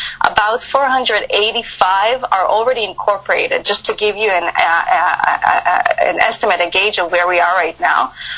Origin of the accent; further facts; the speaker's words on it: Israel; now in China; I come from Israel, born and raised there, and I've actually worked in Israel for some years in law.